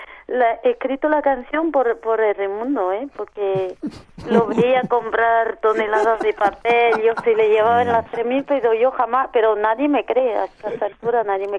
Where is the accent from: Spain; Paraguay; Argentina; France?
France; southern France; Yo nací en sur de Francia, donde me crié con una familia gitana.